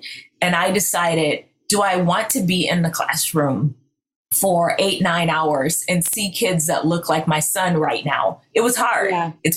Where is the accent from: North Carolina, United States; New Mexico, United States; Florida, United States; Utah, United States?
Florida, United States; I'm born and raised in Florida